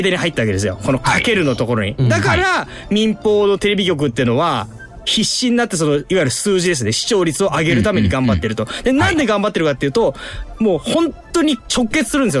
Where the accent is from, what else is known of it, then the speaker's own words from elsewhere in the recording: Gifu, Japan; まあ僕の故郷岐阜県で言えばまあ